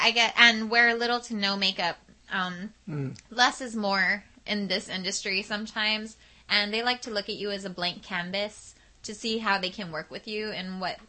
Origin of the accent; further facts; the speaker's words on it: El Paso, Texas, United States; born there; I was born in El Paso, and everybody there speaks Spanish and English. But my mother spoke fluent English, like only English in my home, and my grandparents spoke Spanish back and forth to each other whenever they were angry, so I picked up a little bit here and there